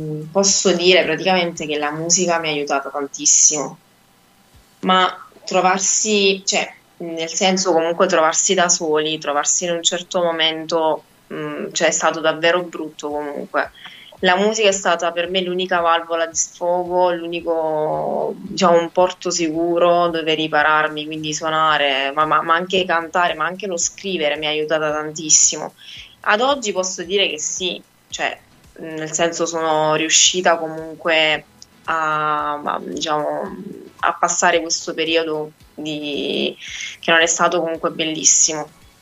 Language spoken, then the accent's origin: Italian; Avellino, Campania, Italy; ho quasi 24 anni, il 15 giugno compirò 24. Sono una giovane cantautrice irpina, quindi sono di Avellino Centro.